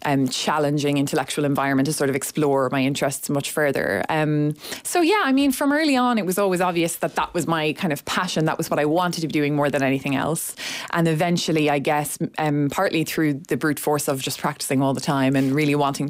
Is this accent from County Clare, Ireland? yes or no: no; Castlebar, County Mayo, Ireland; moved away as an adult; now in Dublin, Ireland; I grew up in Castlebar, County Mayo, and went to school there and then moved to Dublin when I was 18 and studied English in college.